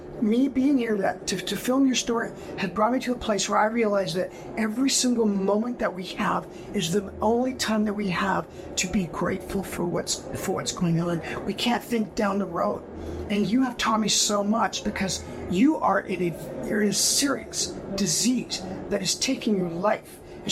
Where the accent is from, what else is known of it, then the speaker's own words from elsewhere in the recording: Canada; Yeah, well, I'm originally from Canada.